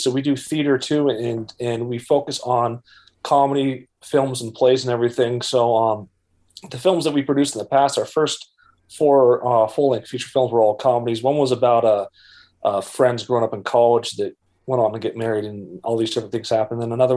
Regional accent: Montana, United States; growing up in Western Montana, we didn't have a whole lot

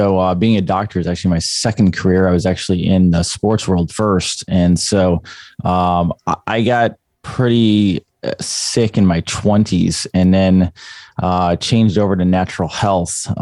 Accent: New York, United States; moved away; And so I'm from New York originally. So I was around for 9/11 and I had bought into the whole official statement back then.

